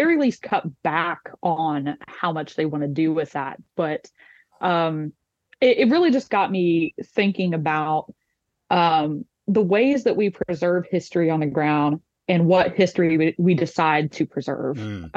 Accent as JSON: {"language": "English", "town": "Flemington", "region": "West Virginia", "country": "United States", "said": "So, I'm originally from Flemington, West Virginia. It's a town of 300 in Taylor County, kind of near Grafton, Clarksburg area."}